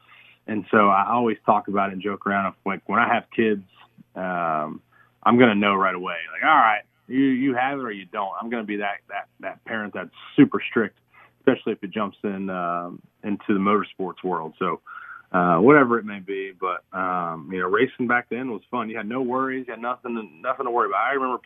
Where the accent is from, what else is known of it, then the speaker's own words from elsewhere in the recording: Concord, North Carolina, United States; also born or lived in Mobile, United States; Yeah, so I moved to Concord when I was two. And so it's really home for me. I moved from Mobile, Alabama. Don't remember one thing about Mobile. but moved up here when I was two.